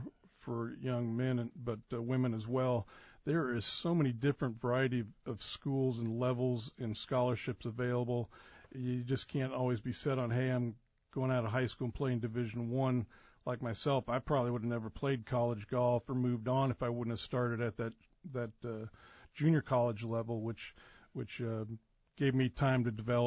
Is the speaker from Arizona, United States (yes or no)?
yes; Lake Havasu City, Arizona, United States; Yeah, I grew up in Lake Havasu.